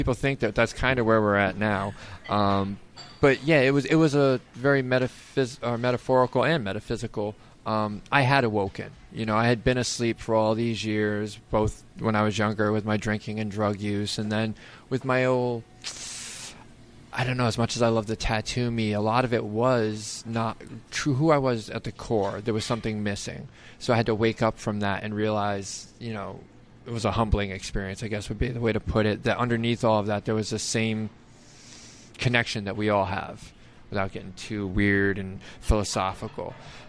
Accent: Catskill, New York, United States; also born or lived in Southern California; I was born in Southern California, but Mom and Dad separated, and Mom brought us here very young. So me and my little brother grew up in Catskill.

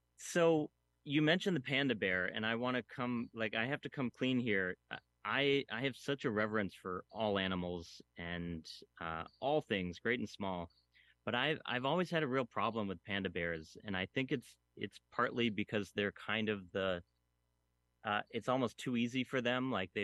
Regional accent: Northeast, United States; I grew up in the Northeast, and we have plenty of them. And where I am now in the Catskills has a pretty stable population of about 2,000 black bears.

